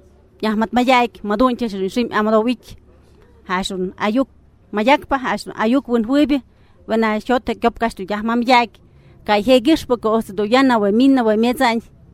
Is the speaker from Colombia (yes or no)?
no; Mexico